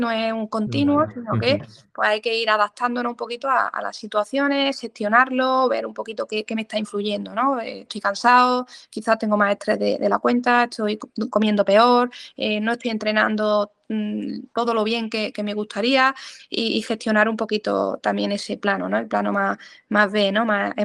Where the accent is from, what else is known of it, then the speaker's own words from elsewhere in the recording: Jaén, Andalusia, Spain; Bueno, soy de Jaén, al final me quedo